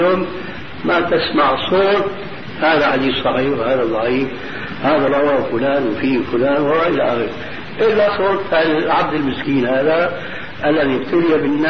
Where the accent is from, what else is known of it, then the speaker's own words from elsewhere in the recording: Damascus Governorate, Syria; ومثل ما قيل عندنا في الشام